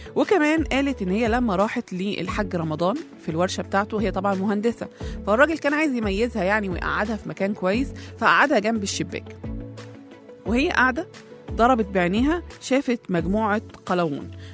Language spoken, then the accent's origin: Arabic; Upper Egypt, Egypt; انا صعيديه فمتحمسه قوي للموضوع ده